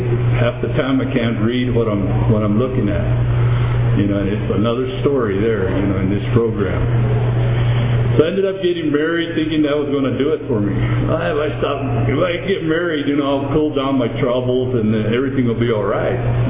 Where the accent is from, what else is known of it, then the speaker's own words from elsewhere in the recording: Albuquerque, New Mexico, United States; I'm a Mexican descent. I'm an Albuquerque, New Mexican. I was brought up and raised in Albuquerque, New Mexico, in an adobe house in the barrio.